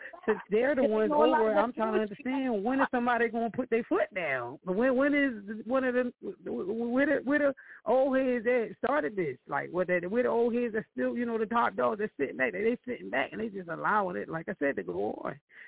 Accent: Philadelphia, Pennsylvania, United States; You know, me growing up in Philly, you know what I mean? I got the old school, the sound that I grew up

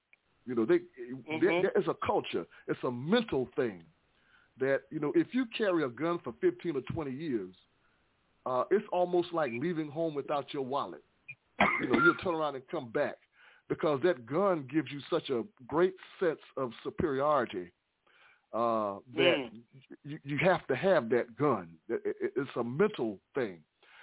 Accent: United States; I remember when they used to ask me, where are you from? And I'd say, United States.

